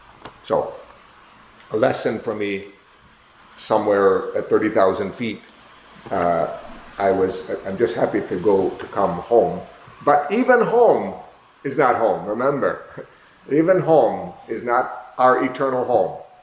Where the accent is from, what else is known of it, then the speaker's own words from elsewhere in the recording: St. Paul, Minnesota, United States; now in Philippines; I said, no, I live in the Philippines. She said, well, where are you from? I said, I'm from St. Paul, Minnesota.